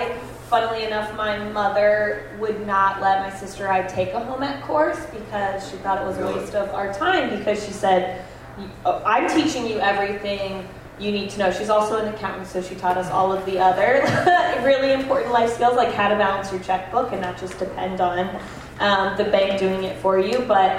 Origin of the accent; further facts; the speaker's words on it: Virginia, United States; now in New York, United States; I grew up in Virginia, so definitely our grocery stores did not have those kind of ingredients